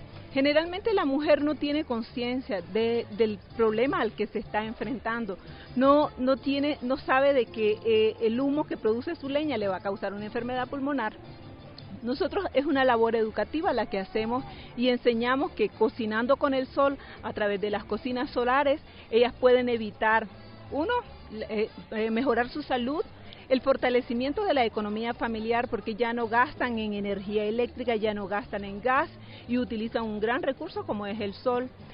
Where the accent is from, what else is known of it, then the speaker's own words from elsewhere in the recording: Managua, Nicaragua; vengo de Managua, Nicaragua.